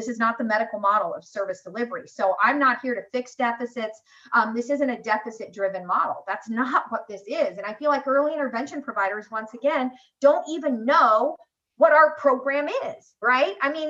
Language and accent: English; Missouri, United States; when my home state of Missouri started moving away from direct therapy